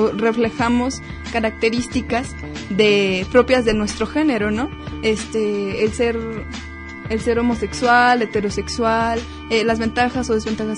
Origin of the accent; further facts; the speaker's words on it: Mexico; podemos tener ventajas o desventajas como ciudadanos mexicanos